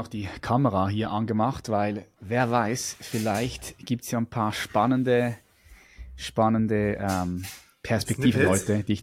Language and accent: German; Zurich, Switzerland; Ja, ich bin aufgewachsen in Zürich. Das ist eine Großstadt hier in der Schweiz. Es ist nicht ultra groß, aber für die Schweizer Verhältnisse schon groß.